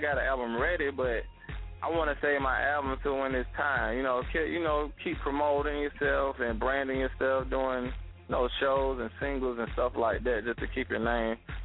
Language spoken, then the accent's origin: English; Atlanta, Georgia, United States; By like, from where I'm from Atlanta, we call it have a good face card.